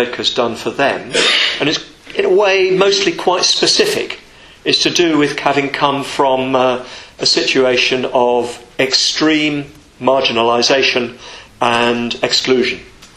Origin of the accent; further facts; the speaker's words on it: England, United Kingdom; I always say in India, you know, here I am, I'm an Englishman, I've never suffered from disadvantage